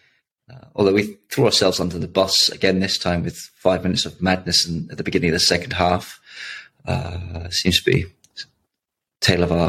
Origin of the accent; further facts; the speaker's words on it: Hamburg, Germany; I come from Hamburg, and talking all things Sankt Pauli, especially the last game.